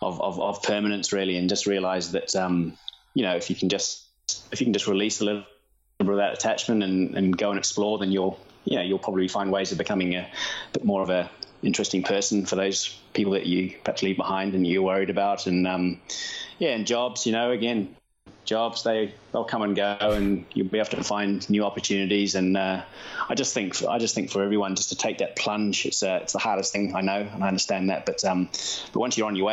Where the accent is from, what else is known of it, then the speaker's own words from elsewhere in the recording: New Zealand; So probably, Mexico really stood out as a fascinating place of diversity and so different to growing up in New Zealand.